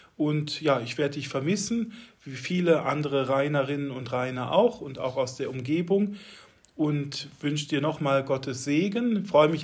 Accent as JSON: {"language": "German", "region": "Rhineland", "country": "Germany", "accent": "Rhenish", "said": "Und mit unserem rheinischen Dialekt kommen wir sowieso überall durch."}